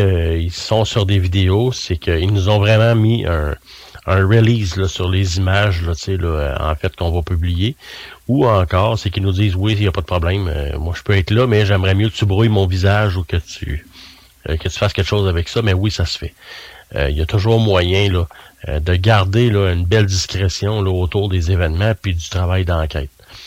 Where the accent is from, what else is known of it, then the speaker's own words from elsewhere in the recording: Sherbrooke, Quebec, Canada; J'étais de Sherbrooke, même un petit peu plus loin, là, dans la région de Cookshire